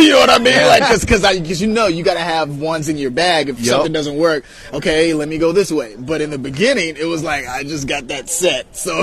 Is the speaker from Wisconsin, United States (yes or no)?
no; Chicago, Illinois, United States; You know, I'm from Chicago, Illinois.